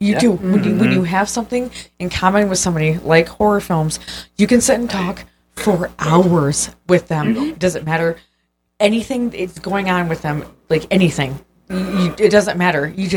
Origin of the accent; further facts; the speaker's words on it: Michigan, United States; I'm from Michigan, and we drive here 5 hours to come here for this